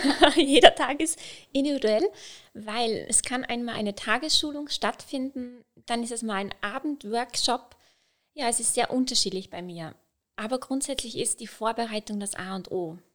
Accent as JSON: {"language": "German", "town": "Graz", "region": "Styria", "country": "Austria", "tie": "born or raised there", "said": "wo ich in meiner Heimatstadt in Graz in der Seifenfabrik"}